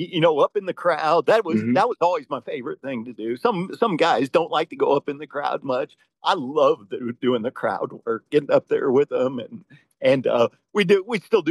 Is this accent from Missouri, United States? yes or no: yes; St. Charles, Missouri, United States; I grew up in St. Charles, Missouri, which is only about 30 minutes from St. Louis.